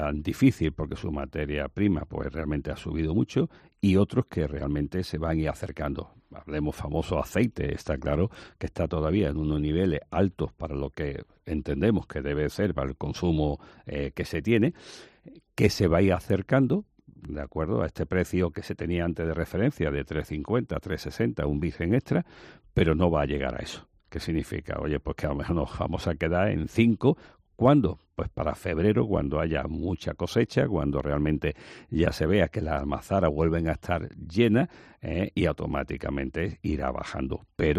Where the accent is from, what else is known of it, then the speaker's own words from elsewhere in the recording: Málaga, Andalusia, Spain; somos españoles, somos andaluces, somos malagueños y tenemos nuestra peculiaridad, ¿no?